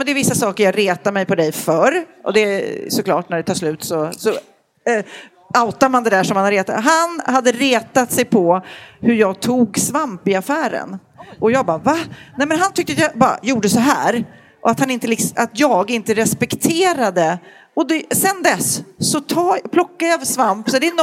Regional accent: Lidingö, Stockholm County, Sweden; also born or lived in Enskede / Tumba; Jag bodde i Enskede och i Tumba. Så att jag har flyttat runt. Men mycket Lidingö och gått i alla möjliga skolor här. Vart lite i stan.

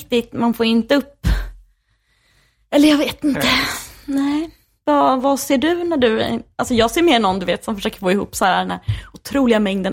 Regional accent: Stockholm, Stockholm County, Sweden; Jag är ju född en kilometer härifrån, kanske, på Sös. Sen är jag uppvuxen 3 kilometer härifrån.

